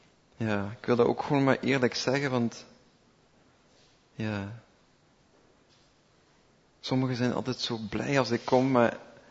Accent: Flanders, Belgium; Zeker wij als Belgen, als Vlamingen, wij vinden dat wat griezelig.

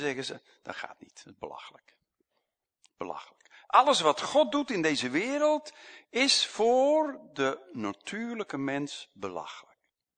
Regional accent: Belgium; Voor ons is dat niet zo moeilijk als Belgen.

